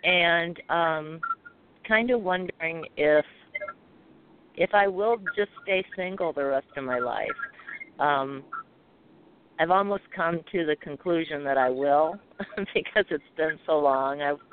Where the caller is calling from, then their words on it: Great Lakes, United States; like the lower Great Lakes region.